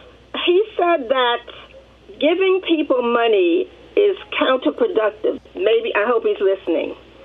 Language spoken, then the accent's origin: English; New York City, New York, United States; I grew up in Harlem, which is a mixed income area. We have people on welfare living there, and we had lawyers living there, or have.